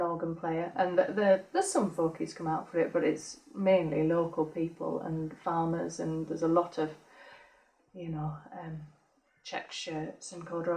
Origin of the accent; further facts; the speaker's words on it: Newcastle, North East England, United Kingdom; now in Sheffield, United Kingdom; I came down from Newcastle, which obviously has got a bit of a scene going on there